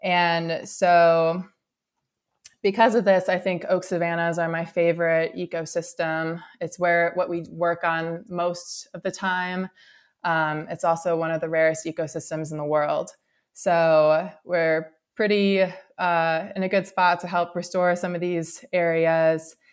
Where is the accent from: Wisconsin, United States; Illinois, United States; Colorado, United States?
Wisconsin, United States; So I am from Wisconsin